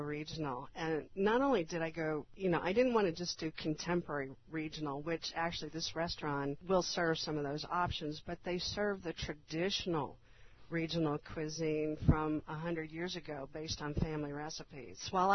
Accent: United States; I'm going to speak as an American on this

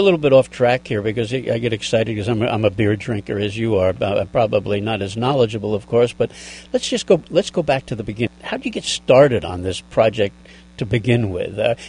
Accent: New York, United States; I came from the New York area, and I can remember in the old days, when I was a kid

